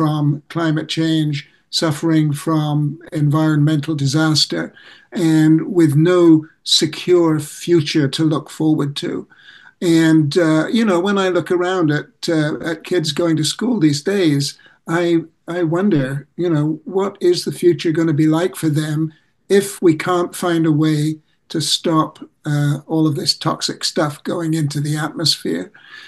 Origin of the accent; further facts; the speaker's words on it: England, United Kingdom; moved away; You could probably hear from my accent that I'm originally from England